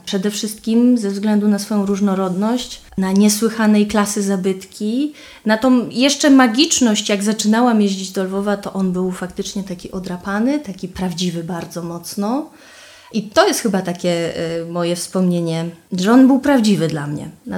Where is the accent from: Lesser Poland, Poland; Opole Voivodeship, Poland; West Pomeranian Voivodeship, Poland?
Lesser Poland, Poland; Kraków; Ja jestem z Krakowa, jestem krakuską z dziada, pradziada